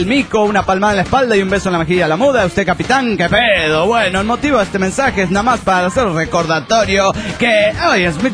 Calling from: Everett, Washington, United States; de Everett, Washington.

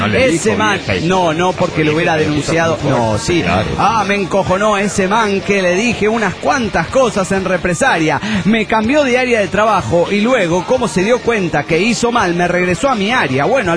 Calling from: Guadalajara, Jalisco, Mexico; de Guadalajara, Jalisco, México.

